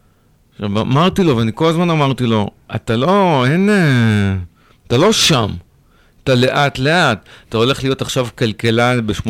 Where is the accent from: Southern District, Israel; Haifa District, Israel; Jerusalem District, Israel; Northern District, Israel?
Jerusalem District, Israel; Beit Shemesh; also born or lived in Petah Tikva; now in Tel Aviv, Israel; אני נולדתי בירושלים, דיברנו על זה, וגדלתי בבית שמש, ואחר כך בפתח תקווה